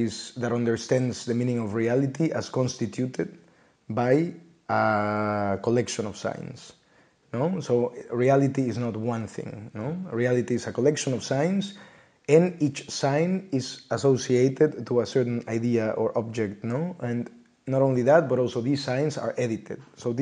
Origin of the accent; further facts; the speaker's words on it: Mexico City, Mexico; English is a second language; moved away as an adult; now in Netherlands; it is the same, depending on where you are, I pronounce it differently. I am Mexican, I am from Mexico City, I studied political science and international relations in Mexico City, and then I came to the Netherlands 10 years ago